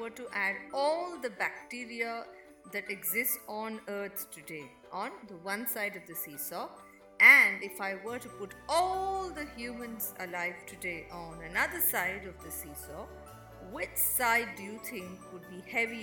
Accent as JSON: {"language": "English", "country": "India", "said": "I'm from India."}